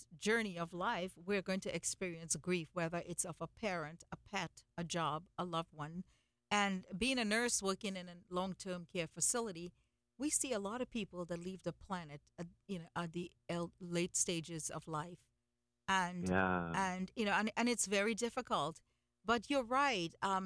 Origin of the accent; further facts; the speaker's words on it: India; But, you know, I'm Indian, and we cry a lot